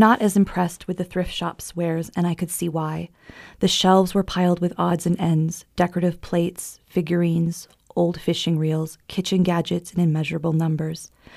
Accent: Casper, Wyoming, United States; growing up in Wyoming is like nothing you can experience anywhere else, but also very interesting because I look Indian, and certainly Casper is not always the most diverse place.

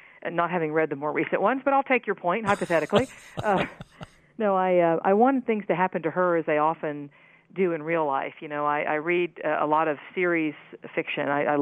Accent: Huntington, West Virginia, United States; in my hometown, Huntington, West Virginia.

